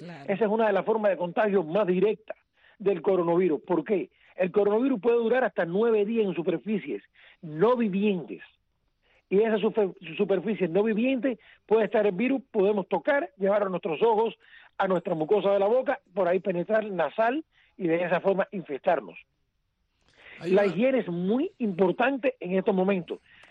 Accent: Cuba; born there; soy cubano de nacimiento

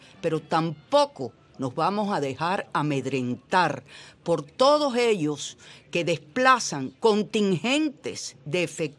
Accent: Cuba; nosotros vamos como cubanos libres

